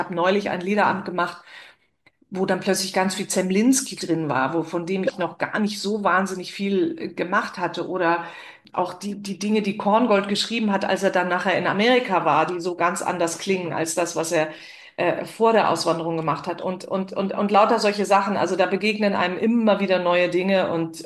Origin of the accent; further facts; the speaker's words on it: Switzerland; ich bin ja in der Schweiz aufgewachsen